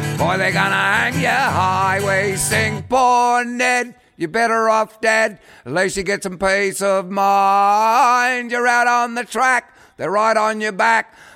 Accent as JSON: {"language": "English", "country": "Australia", "tie": "born or raised there", "said": "I was born and bred in Australia, but I'm from Italian descent."}